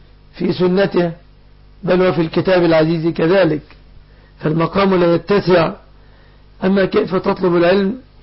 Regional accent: Egypt; بلادنا مصر

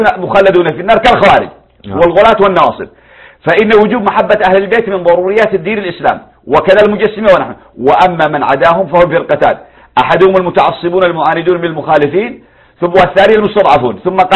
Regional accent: Yemen; وهذا الكتاب للأسف يوزع حتى عندنا في اليمن

